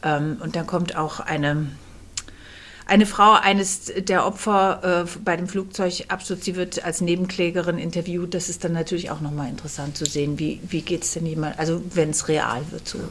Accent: Kassel, Hesse, Germany; born there; now in Berlin, Germany; Ich bin geboren in Kassel und lebe seit 20 Jahren in Berlin

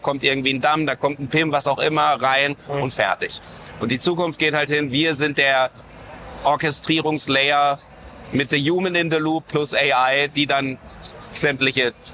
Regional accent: Freiburg im Breisgau, Baden-Württemberg, Germany; gebürtiger Badener, komme aus Freiburg im Breisgau, wohne da schon mein ganzes Leben.

